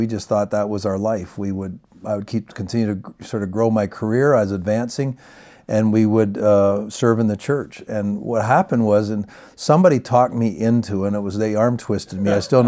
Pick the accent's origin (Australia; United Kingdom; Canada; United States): Canada; I'm a Canadian.